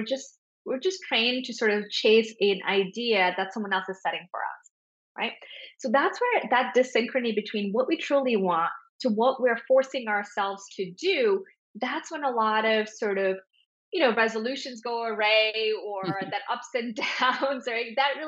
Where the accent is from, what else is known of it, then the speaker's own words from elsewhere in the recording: India; growing up in India